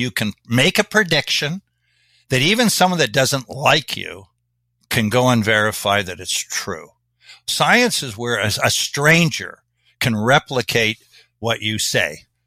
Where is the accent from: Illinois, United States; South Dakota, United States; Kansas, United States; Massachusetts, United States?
Kansas, United States; I'm from Kansas.